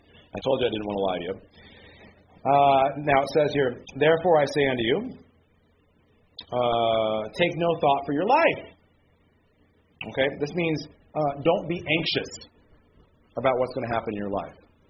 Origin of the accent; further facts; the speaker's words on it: United States; Now, if this is where all my stock and trade was my status as an American, because remember, I'm a businessman.